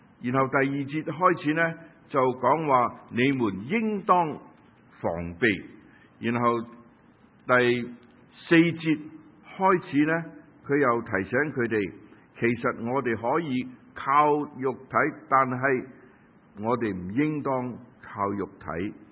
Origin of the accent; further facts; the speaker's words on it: Guangdong, China; 就好似我哋广东人认为